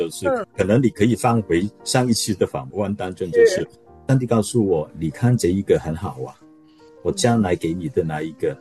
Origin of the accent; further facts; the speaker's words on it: Hong Kong; 我是在香港长大的基督徒，在香港有宗教的自由，我可以去教会很自由的。